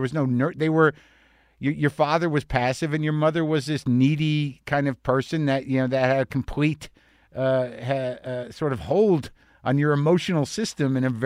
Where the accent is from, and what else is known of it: New Mexico, United States; born or raised there